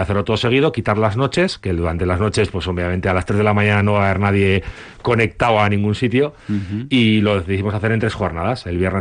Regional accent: Bilbao, Basque Country, Spain; moved away as an adult; yo soy bilbaíno y estuve vivido en Bilbao prácticamente hasta los 26 años y toda mi infancia la desarrollé allí

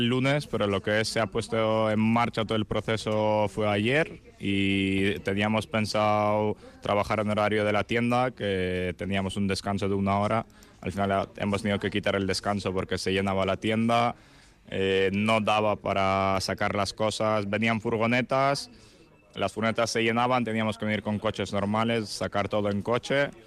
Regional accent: Lviv, Lviv Oblast, Ukraine; Spanish is a second language; Soy de Lviv, es la parte que hace frontera con Polonia.

